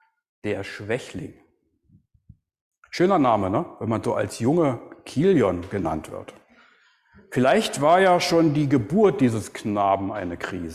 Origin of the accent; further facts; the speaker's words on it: Berlin, Germany; wie damals in Berlin, wo ich aufgewachsen bin.